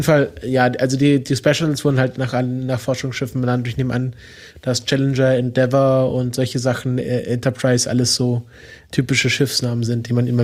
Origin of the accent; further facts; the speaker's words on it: Southwest Germany, Germany; Ich komme ja aus dem Südwesten